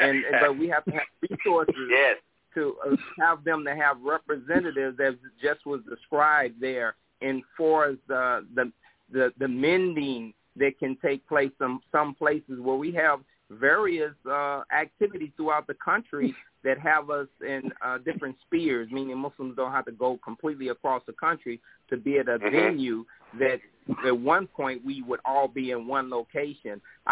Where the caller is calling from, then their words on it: East St. Louis, Illinois, United States; I'm calling from East St. Louis, Illinois, across the river from you in our community setting of St. Louis, Missouri.